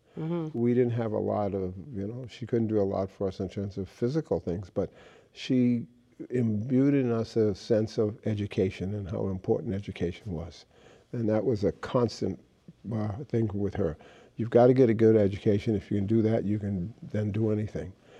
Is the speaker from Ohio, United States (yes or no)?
no; Boston, Massachusetts, United States; accent: Boston; It took me some time to lose my Boston accent, but I think I've done that.